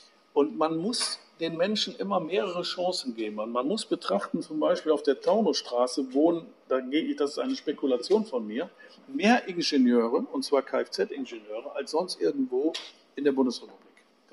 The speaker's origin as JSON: {"language": "German", "town": "Duisburg", "region": "North Rhine-Westphalia", "country": "Germany", "tie": "born there", "lives_now": "Siegburg, Germany", "said": "Geboren in Duisburg-Neumühl als alter, ehrwürdiger Kaufmannsadel. Hat es mich aber verschlagen nach Siegburg"}